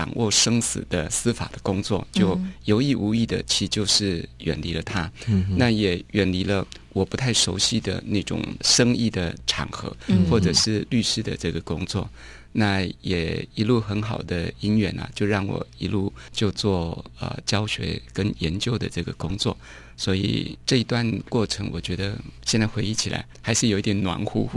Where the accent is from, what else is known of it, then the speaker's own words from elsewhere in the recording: Tainan, Taiwan; 所以后来就有机会啊能够去读我的家乡台南最好的高中